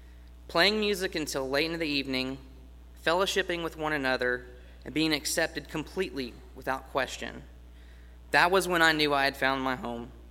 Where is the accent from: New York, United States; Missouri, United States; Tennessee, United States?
Tennessee, United States; Crossville; So I grew up in Crossville, Tennessee. I was raised in a Baptist church.